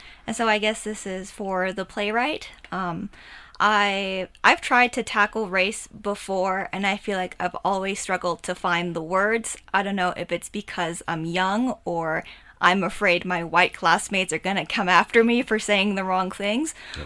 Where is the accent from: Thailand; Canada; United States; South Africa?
Thailand; I am from Thailand. So I am also Asian.